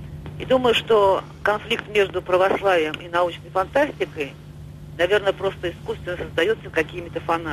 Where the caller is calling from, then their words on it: Saint Petersburg, Russia; я живу, я звоню вам из Красовселовска.